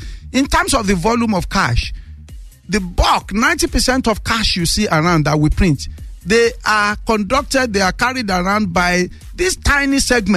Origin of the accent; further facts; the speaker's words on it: Nigeria; I grew up in Nigeria. All through my primary and secondary education, I carried coins to school.